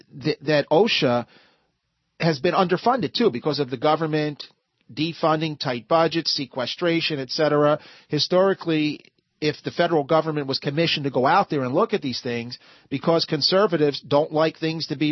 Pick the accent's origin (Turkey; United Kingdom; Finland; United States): United States; Philadelphia, Pennsylvania; Let's go to my hometown of Philadelphia, Pennsylvania.